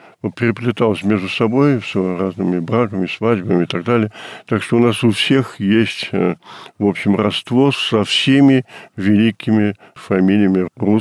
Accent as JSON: {"language": "Russian", "country": "France", "tie": "born or raised there", "said": "я родился во Франции, учился во Франции, образование получил во французских лицеях. И, естественно, кроме французского образования, я вот намекнул на то, что были русские школы, конечно, меня родители туда тоже посылали."}